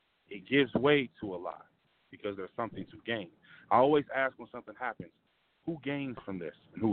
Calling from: Detroit, Michigan, United States; calling from Detroit.

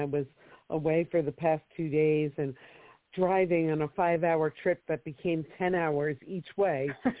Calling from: New Jersey, United States; How are you? And I'm calling from New Jersey.

